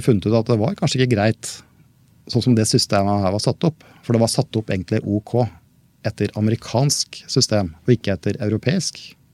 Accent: Toten, Innlandet, Norway; skriv ting om at jeg kommer fra Toten fra Nedre Inndal, for da vet alle hvem jeg

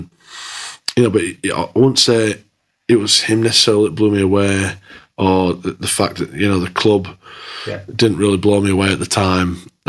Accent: Dewsbury, Yorkshire and the Humber, United Kingdom; Yeah, I'm a kid from Dewsbury. I come down with my mum to talk to him.

